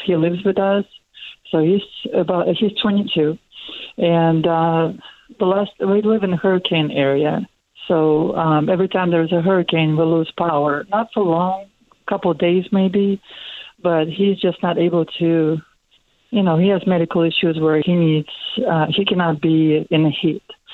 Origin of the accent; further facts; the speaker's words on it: Russia; now in United States; I came from Russia.